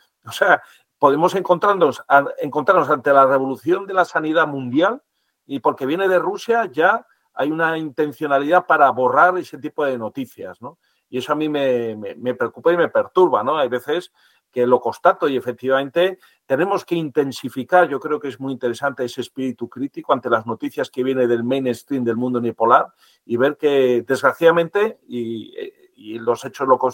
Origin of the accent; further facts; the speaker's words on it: Argentina; Es que lo estamos viendo también en mi país, en Argentina